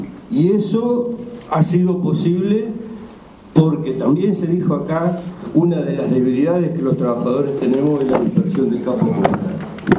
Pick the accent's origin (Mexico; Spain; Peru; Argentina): Argentina; La Pampa; yo vengo de La Pampa